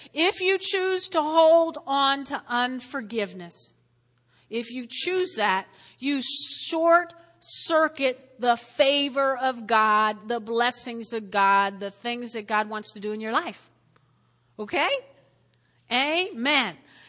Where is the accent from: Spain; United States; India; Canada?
United States; New Jersey; I'm from New Jersey. I can say things a little rough sometimes, okay?